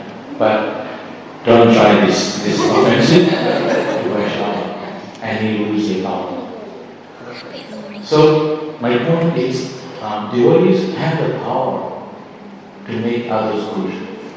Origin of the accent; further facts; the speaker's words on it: India; we are from India, we don't know what snow is.